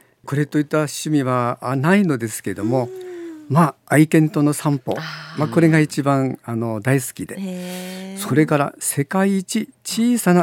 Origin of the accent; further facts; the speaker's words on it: Fukaura, Aomori, Japan; 私が育ちましたのは父親のふるさとの青森県の深浦町です。